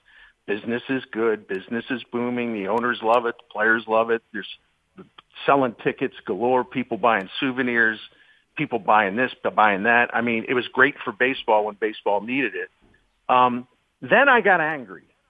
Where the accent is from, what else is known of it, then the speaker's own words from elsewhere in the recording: Baltimore, Maryland, United States; since we're a real young guy growing up in Baltimore